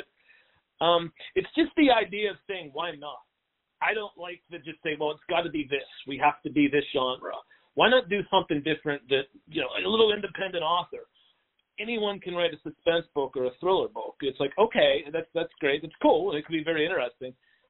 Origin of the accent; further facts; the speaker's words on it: Pittsburgh, Pennsylvania, United States; Obviously, like you said, I'm from Pittsburgh.